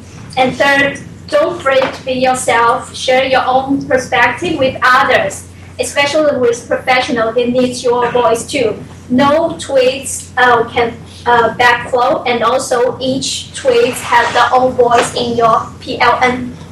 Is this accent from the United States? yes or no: no; China; English is a second language; I'm also from China.